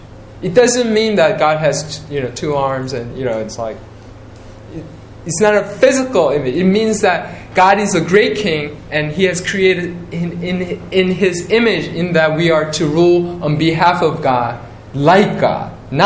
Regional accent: Queens, New York, United States; I grew up in Queens, New York, and in Forest Hill, there's a tennis center, there was a U.S. Open.

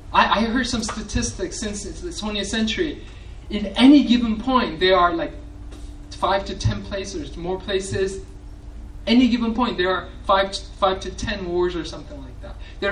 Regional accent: New York, United States; I grew up in New York, and there are all kinds of false teachers and false prophets.

